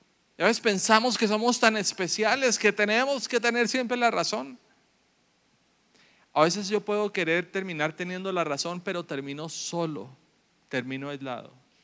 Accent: Colombia; now in Ecuador; he tratado hasta de limar un poquito mi acento, pero todavía me siguen identificando como colombiano. Llego a mi tierra, llego a Colombia y me dicen que hablo como ecuatoriano.

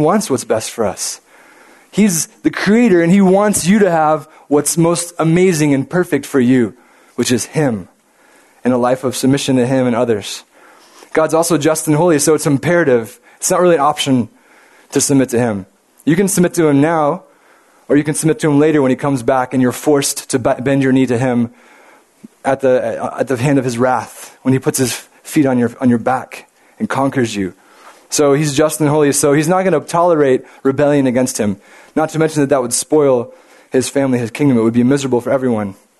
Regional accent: United States; Are you crazy? I'm an American.

